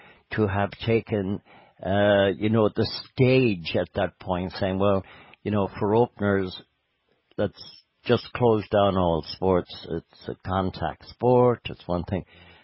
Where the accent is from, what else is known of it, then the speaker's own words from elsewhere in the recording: Connacht, Ireland; I'm from Mayo, which most people don't know